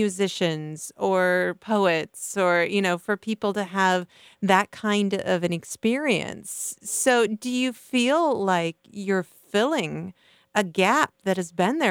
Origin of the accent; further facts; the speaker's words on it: Cedar Falls, Iowa, United States; Well, I grew up in Cedar Falls, so I'm very aware of this lack in the area.